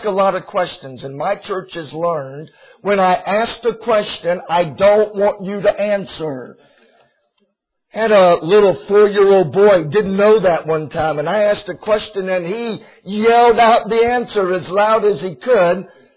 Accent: Cincinnati, Ohio, United States; I'm from Cincinnati.

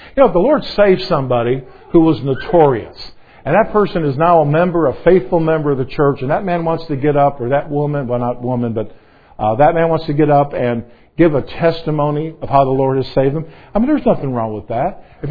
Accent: Chicago, Illinois, United States; I was actually born and raised. Don't hold this against me, but I was born and raised in Chicago.

